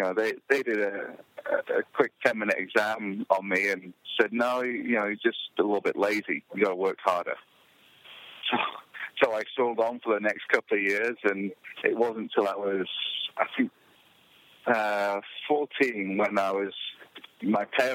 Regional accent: England, United Kingdom; now in Colorado, United States; Yeah, I'm from England. I grew up there.

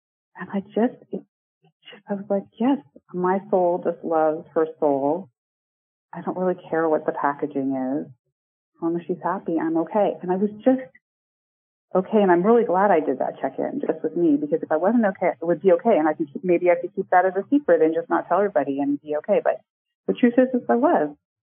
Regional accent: Bay Area, California, United States; So I'm from the Bay Area, very liberal family, very, you know, kind of, you know, open to lots of different things.

